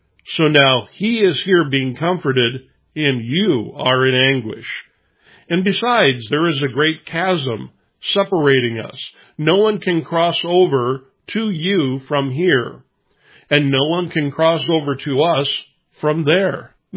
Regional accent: Midwest, United States; born there

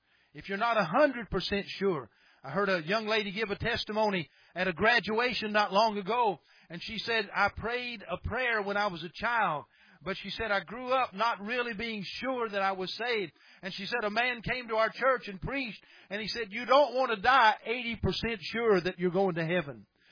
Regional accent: Kentucky, United States; Boy, I tell you, I'm from Kentucky. I like food, and I appreciate whoever did that.

